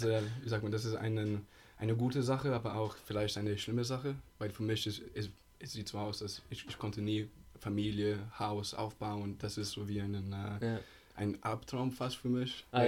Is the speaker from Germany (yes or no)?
no; Namibia; also born or lived in Ticino, Switzerland / South Africa; now in Switzerland; Ich bin Schweizer geboren, aus Tessin. Aber bin, seitdem ich 6 Jahre bin, in südlichen Afrika aufgewachsen.